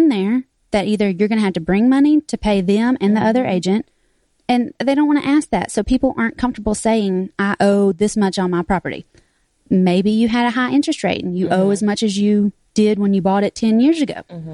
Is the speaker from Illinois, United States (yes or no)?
no; Tennessee, United States; I'm from Tennessee and we like easy math.